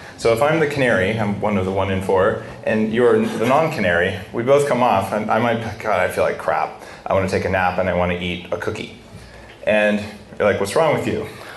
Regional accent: New Mexico, United States; I grew up in New Mexico. Like they grow right south of the border there.

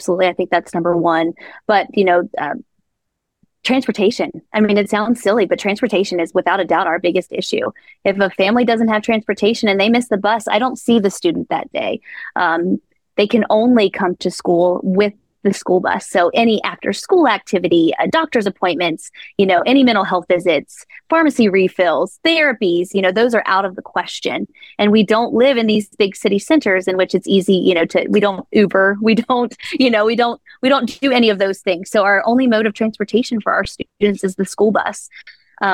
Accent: Appalachia, United States; growing up in Appalachia, I never could have imagined being present in the Rose Garden. You know, as an Appalachian teacher

